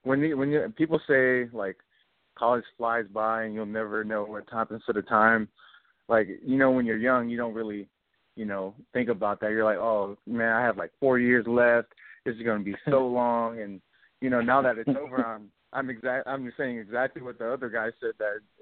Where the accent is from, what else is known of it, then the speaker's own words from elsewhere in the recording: Oceanside, California, United States; Actually, I'm from Oceanside, California.